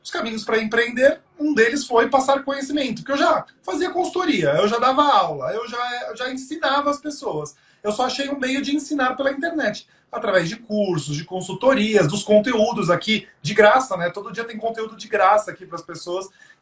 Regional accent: Guarujá, São Paulo, Brazil; also born or lived in Santos; now in São Paulo, Brazil; Nasci em Santos, morei a minha vida toda, adolescência, começo da vida adulta no Guarujá, e já moro em São Paulo, já vai fazer 12 anos.

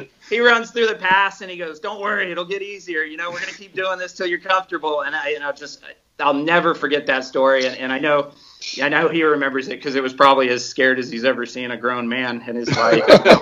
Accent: Florida, United States; I came out from Florida

